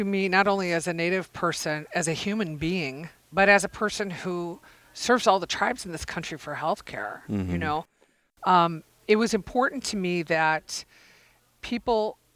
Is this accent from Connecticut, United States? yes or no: no; Michigan, United States; Well, I get into my home state of Michigan and I stop for gas.